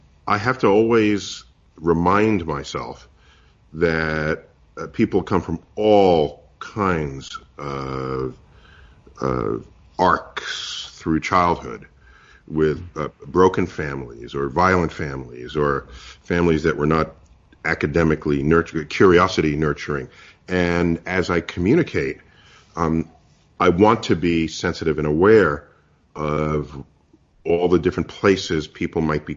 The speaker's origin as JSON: {"language": "English", "town": "New York City", "region": "New York", "country": "United States", "tie": "born or raised there", "said": "And by the way, I grew up in New York City, where no one has a relationship with the night sky, particularly back then."}